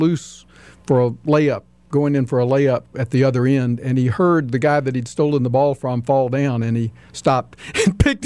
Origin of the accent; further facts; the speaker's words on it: Davidson, North Carolina, United States; Growing up in Davidson, at Davidson College, particularly, right.